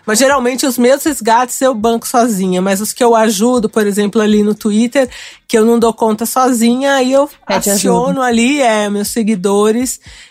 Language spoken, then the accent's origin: Portuguese; Santo André, São Paulo, Brazil; eu sou aqui do ABC, de Santo André, tô aqui coladinha na Zona Leste.